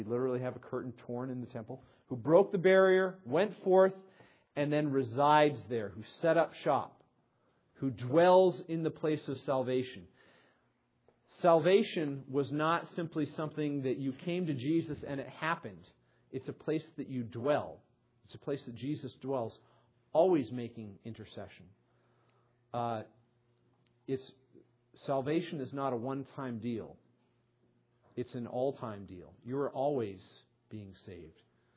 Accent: New England, United States; Of course, I grew up in New England where the frontier used to be New York.

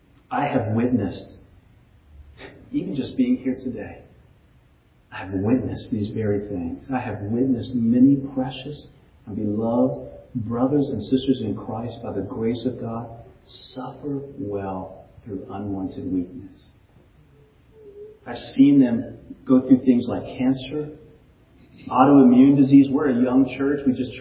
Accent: Texas, United States; also born or lived in Seguin / San Antonio; I'm from West Texas, and it's tumbleweeds. And then I moved to Seguin, and, you know, it's small trees. And then San Antonio, there's no trees, you know.

